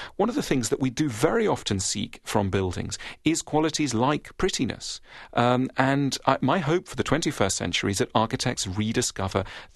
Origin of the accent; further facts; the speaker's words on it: United Kingdom; I'm being British and self-deprecating.